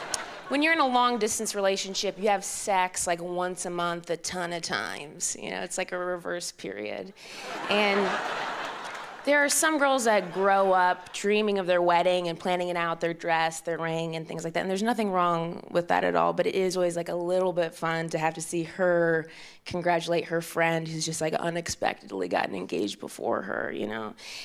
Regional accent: Midwest, United States; My mom is back home where I grew up in the Midwest

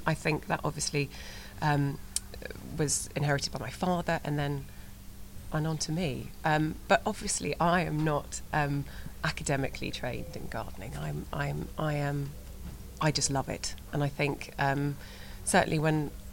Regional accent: Hong Kong; born there; I was born in Hong Kong. We had a great sort of Asian influence within my upbringing.

